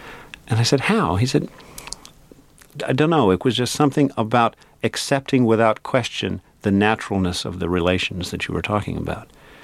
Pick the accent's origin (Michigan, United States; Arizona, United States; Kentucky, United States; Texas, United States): Kentucky, United States; accent: Kentucky; in which I sort of slip back into my Kentucky accent a little bit, though it's not real strong. And it's not phony. It just happens when I'm there.